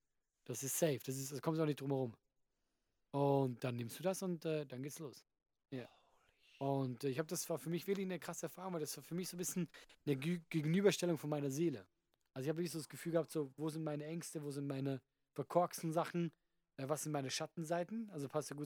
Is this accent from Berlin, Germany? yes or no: no; Bad Kreuznach, Rhineland-Palatinate, Germany; weil ich habe da meine Vorpremiere gehabt und Bad Kreuznach, du, ey, ich komm daher